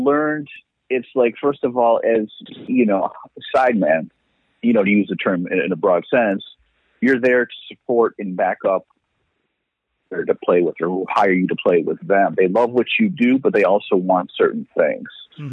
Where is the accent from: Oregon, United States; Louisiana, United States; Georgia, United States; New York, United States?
New York, United States; Rochester; Again, I'm from Rochester, so it's another long connection right there, too.